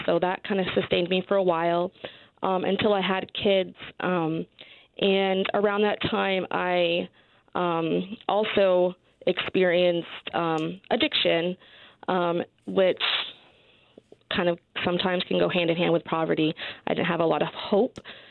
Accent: Maine, United States; So my story is pretty typical. I grew up in Maine, and my family had not previously gone past high school and education.

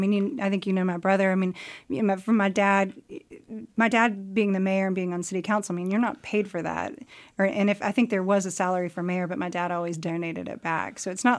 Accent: North Carolina, United States; and I am from North Carolina, and it's not only enough, it's everything for me.

